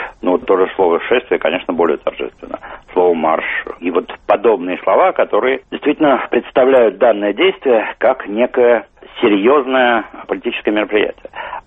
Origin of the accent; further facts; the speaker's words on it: Moscow, Russia; Мы москвичи, и мы гуляем по московским бульварам.